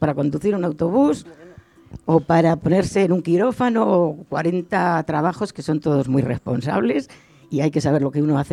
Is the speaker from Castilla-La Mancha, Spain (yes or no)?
yes; Tinajas, Castilla-La Mancha, Spain; mi pueblo, que yo lo llevo en el alma, visualizo, mi pueblo se llama Tinajas, de la provincia de Cuenca, y visualizo sus calles.